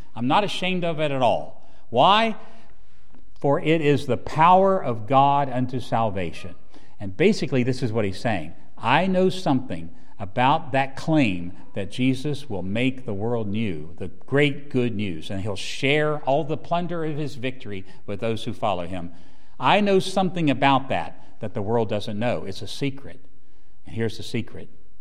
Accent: Roanoke, Virginia, United States; I grew up in Roanoke, Virginia, which is just up the road, Southwest Virginia. I'm a hillbilly from Southwest Virginia, proud of it, okay?

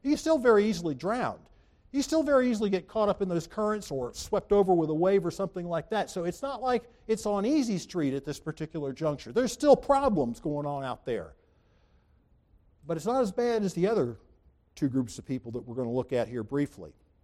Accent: Charleston, South Carolina, United States; See, I grew up in Charleston, and there's an old story about an apprentice pilot who was piloting the ship into the harbor

